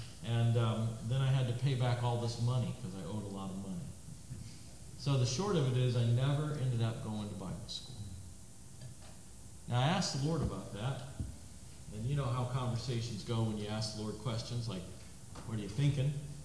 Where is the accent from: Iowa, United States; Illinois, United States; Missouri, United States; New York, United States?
Missouri, United States; now in Kansas, United States; I'm actually from Missouri. I have to confess I live in Kansas, but I'm actually from Missouri.